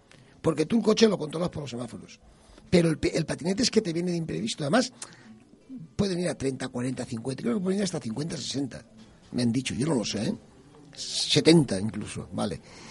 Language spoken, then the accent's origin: Spanish; Valencian Community, Spain; first language ca; Spanish is a second language; Yo soy valenciano parlante de nacimiento. La leche de mi madre ya era valenciana.